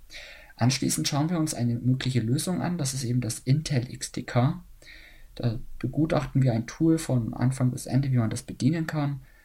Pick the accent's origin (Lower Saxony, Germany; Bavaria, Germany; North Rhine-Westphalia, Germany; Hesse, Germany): Bavaria, Germany; Ingolstadt; Ich komme aus Ingolstadt.